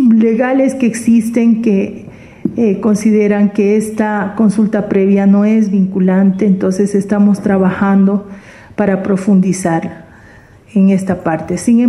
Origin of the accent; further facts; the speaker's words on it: Santa Cruz, Bolivia; Yo como cruceña quiero que lo tomen no en un aspecto político partidario